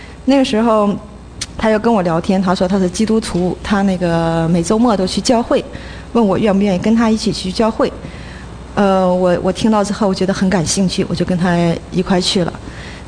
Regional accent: China; 我尽管来自中国大陆，从小就接受了无神论的教育

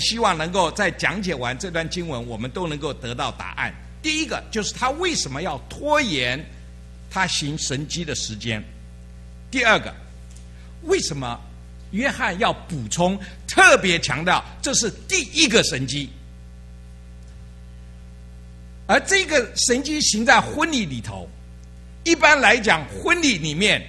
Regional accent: China; 这个回答是一个在我们东方人，在我们中国人来讲是不能接受的，觉得很没有礼貌。

